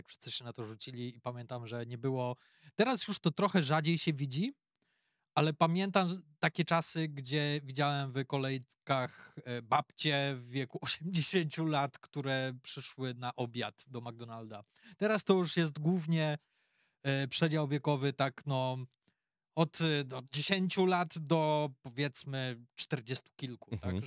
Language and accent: Polish; Łódź, Łódź Voivodeship, Poland; przepraszam, ja muszę tutaj to powiedzieć jako rodowity łodzianin